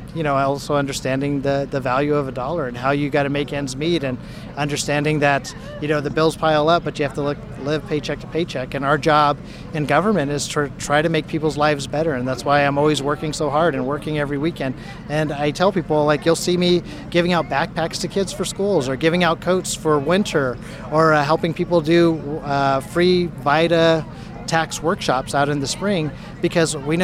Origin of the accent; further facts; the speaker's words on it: Bakersfield, California, United States; growing up, I grew up in Bakersfield in Delano. And yeah, I grew up working out in the fields, making boxes for the grapes